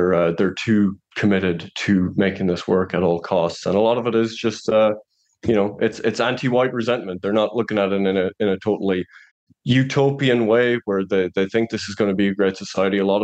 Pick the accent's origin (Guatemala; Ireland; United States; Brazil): Ireland; I especially see that as an Irish person